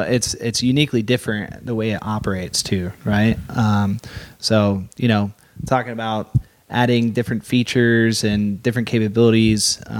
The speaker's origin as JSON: {"language": "English", "town": "Bordertown", "region": "Pennsylvania", "country": "United States", "said": "Outside of Philadelphia, it's Bordertown, Pennsylvania specifically, but it's about maybe an hour, 10 minutes north."}